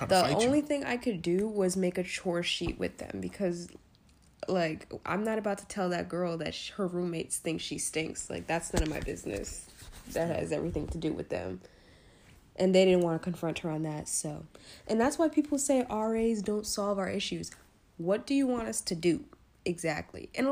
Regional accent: Connecticut, United States; From Connecticut.

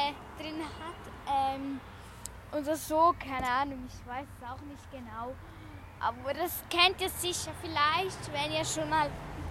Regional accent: Switzerland; Also, ich bin ja Schweizerin, aber ich mache einfach den Podcast auf Deutsch

